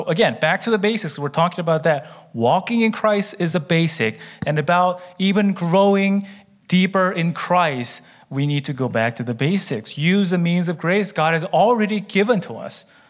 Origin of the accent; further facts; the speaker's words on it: South Korea; Is like I said, I grew up in Korea, so we didn't have a proper visa we were on student visa for a long time.